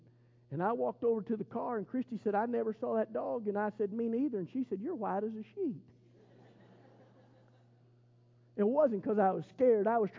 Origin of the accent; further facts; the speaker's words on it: Pawhuska, Oklahoma, United States; born there; I was born in Pawhuska. My mom's family is from Pawhuska.